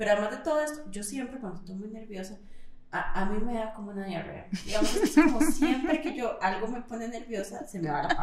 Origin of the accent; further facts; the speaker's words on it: Costa Rica; now in Chile; yo llorando, yo es que yo soy de Costa Rica.